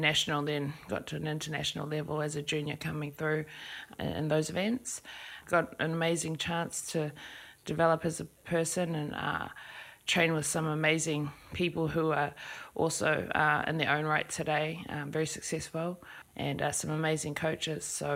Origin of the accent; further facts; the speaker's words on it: Auckland, New Zealand; Well, initially, my family's from West Auckland, Te Aratū. That was where our family house was, and I was raised by my grandmother and my mother, and went to school out there in my early years, primary school, and then we moved out to Central Auckland